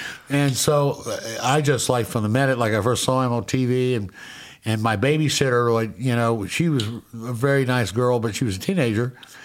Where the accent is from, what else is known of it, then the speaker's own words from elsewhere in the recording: Hattiesburg, Mississippi, United States; My dad was still continuing to work in my hometown of where I was born in Hattiesburg.